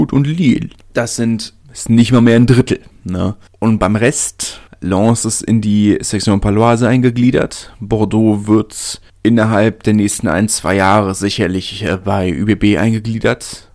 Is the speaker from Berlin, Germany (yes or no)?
yes; Berlin, Germany; ich komme ja aus Südberlin, ne?